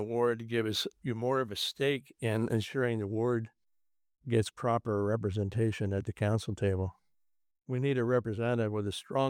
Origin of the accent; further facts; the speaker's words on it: Hamilton, Ontario, Canada; I grew up in Hamilton's East End in a wartime house.